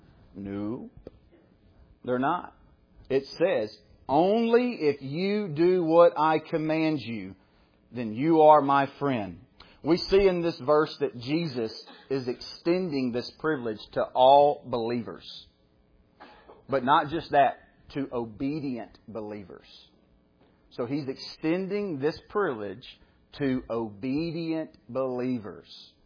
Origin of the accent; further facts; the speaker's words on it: Shreveport, Louisiana, United States; born there; also born or lived in Oklahoma; I was born in Shreveport. I think I was 4 years old, right, Dad, when we moved to EF. I started kindergarten in EF, and I went there until I was a junior in high school.